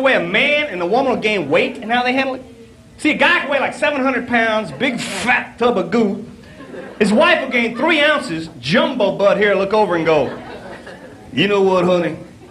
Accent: Texas, United States; As he said, I'm from Texas. Amazingly enough, in Texas, the thing we're most proud of, the Alamo.

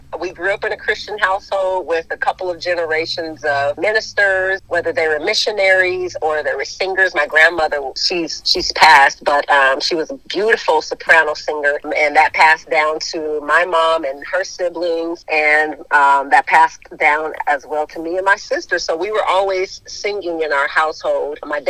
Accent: California, United States; also born or lived in Denver, Colorado; I was born in the heart of L.A., the Martin Luther King Hospital.

